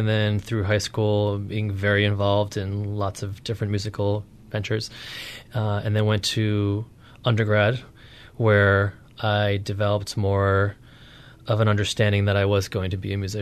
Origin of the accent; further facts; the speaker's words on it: Rhode Island, United States; moved away as an adult; now in Greenwich, United States; Rhode Island.